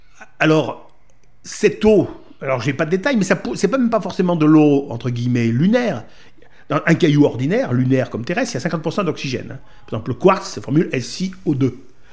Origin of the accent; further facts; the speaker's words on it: Auvergne-Rhône-Alpes, France; puisque je suis auvergnat.